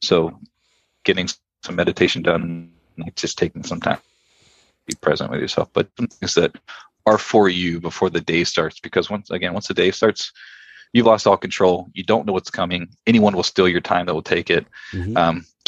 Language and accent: English; Lakeland, Florida, United States; now in New York, United States; I'm from the great city of Lakeland, Florida, and all we drink is sweet tea.